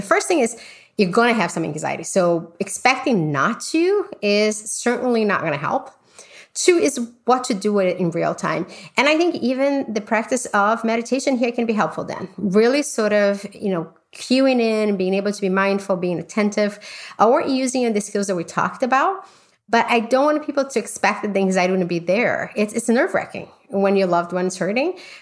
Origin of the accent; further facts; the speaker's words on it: Brazil; I grew up in Brazil, we know that people come in and say, I have stomach pain.